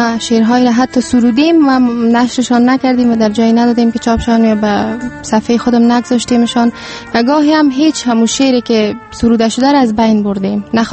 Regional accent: Kabul, Afghanistan; born there; ما در سال 1371 به دنیا آمدیم، در همین جا در کابل.

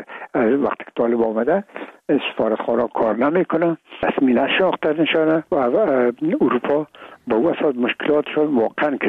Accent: Afghanistan; ما افغان هستیم

